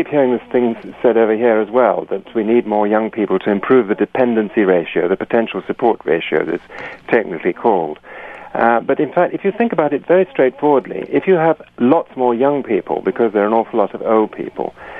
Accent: Rwanda; first language Kinyarwanda; English is a second language; I was born in Rwanda, Urundi, brought up there. Some of my friends were killed in the Rwandan genocide. And I spoke Kinyarwanda before I spoke English.

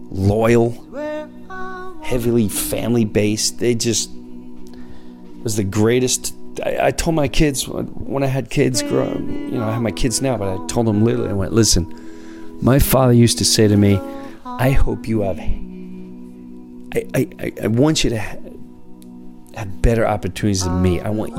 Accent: Long Island, New York, United States; because I grew up in Long Island, and my parents were really blue collar.

